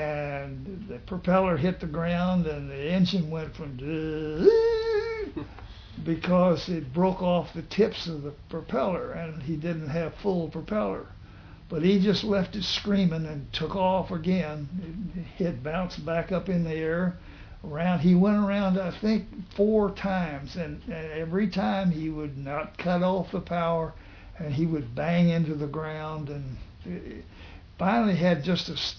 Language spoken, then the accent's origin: English; Marshall, Missouri, United States; Said, well, I'm from Marshall, Missouri.